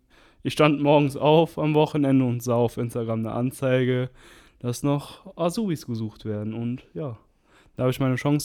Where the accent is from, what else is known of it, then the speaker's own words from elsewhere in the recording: Moers, North Rhine-Westphalia, Germany; ich bin 20 Jahre alt, komme aus Moers.